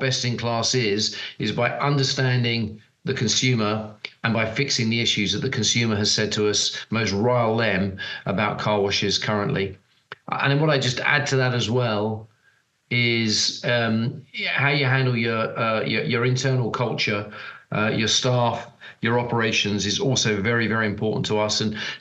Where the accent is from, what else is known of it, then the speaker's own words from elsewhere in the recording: United Kingdom; obviously, being a Brit, I'm particularly thinking about the UK.